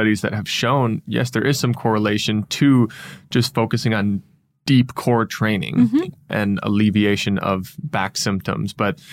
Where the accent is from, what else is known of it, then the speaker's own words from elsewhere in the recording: Minnesota, United States; accent: Minnesotan; You betcha, to use my Minnesotan accent.